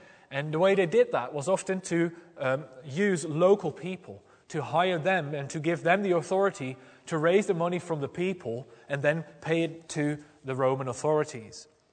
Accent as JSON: {"language": "English", "country": "Netherlands", "said": "in my home country, the Netherlands"}